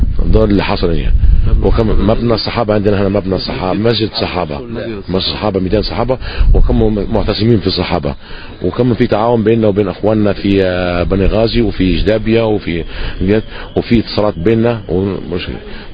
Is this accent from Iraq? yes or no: no; Benghazi, Cyrenaica, Libya; وكل ما غالبا تو الاحتجاجات عندنا في بنغازي